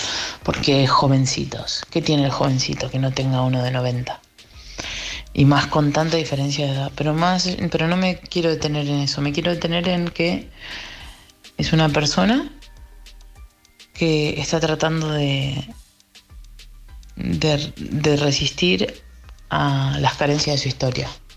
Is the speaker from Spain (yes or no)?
no; Argentina; soy argentina.